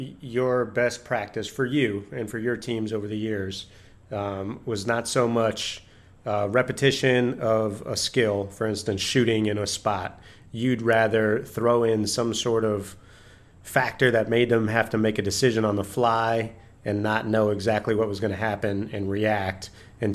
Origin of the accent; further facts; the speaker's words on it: California, United States; I grew up a big Lakers fan. I'm from Southern California